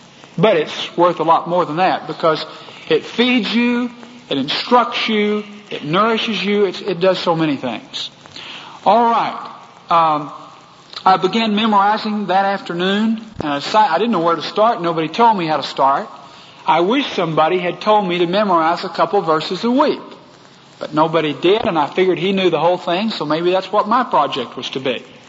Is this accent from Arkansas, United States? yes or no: no; Texas, United States; accent: Texas; I turned to her with my very Texas accent